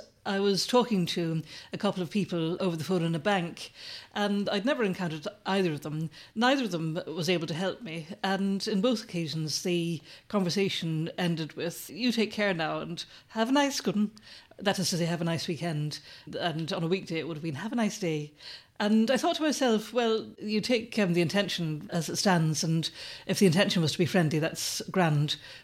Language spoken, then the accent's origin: English; Ireland; And when I was growing up in Ireland, though, you had a kind of etiquette